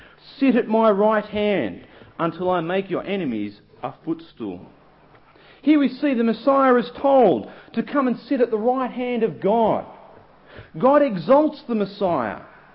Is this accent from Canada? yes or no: no; Australia; We love being Australians. I love being Australian. It is fantastic.